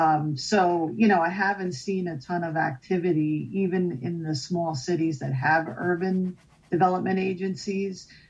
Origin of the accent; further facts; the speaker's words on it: Albany, New York, United States; I'm from Albany, New York.